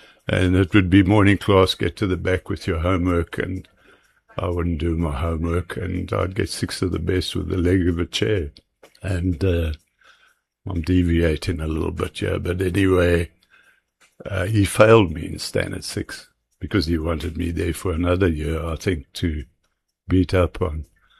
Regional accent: Welkom, Free State, South Africa; also born or lived in Johannesburg; born in Johannesburg at the Oxford Nursing Home in Emerentia. My parents lived in Parkhurst, I think it was, or Parktown. And at the age of 7, my dad was transferred to Welkom in the Free State. and I attended a dual medium school there.

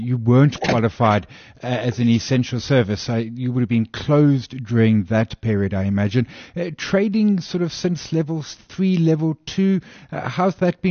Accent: Durban, KwaZulu-Natal, South Africa; I grew up in Durban. It was a part of my, you know, my youth.

